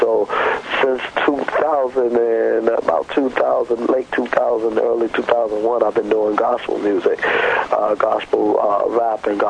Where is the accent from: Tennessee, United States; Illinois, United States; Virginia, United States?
Virginia, United States; Norfolk; also born or lived in Chesapeake; Yes, I'm from Norfolk and Chesapeake.